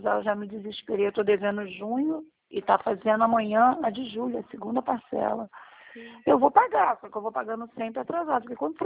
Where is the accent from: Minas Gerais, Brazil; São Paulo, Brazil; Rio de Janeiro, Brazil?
Rio de Janeiro, Brazil; Então, eu sou do Rio.